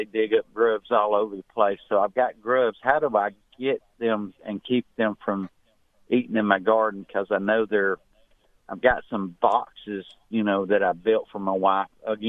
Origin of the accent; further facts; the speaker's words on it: Birmingham, Alabama, United States; because 50 miles up is different growing season. We're from Birmingham.